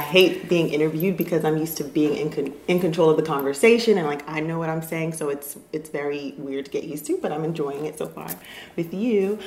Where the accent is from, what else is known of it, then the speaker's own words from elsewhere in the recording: Baltimore, Maryland, United States; It's great to be here, my hometown, so feels great.